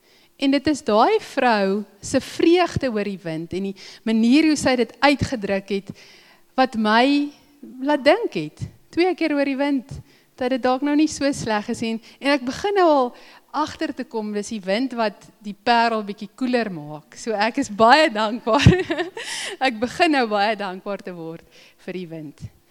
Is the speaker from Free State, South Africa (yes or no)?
yes; Free State, South Africa; Ek het in die Vrystaat groot geword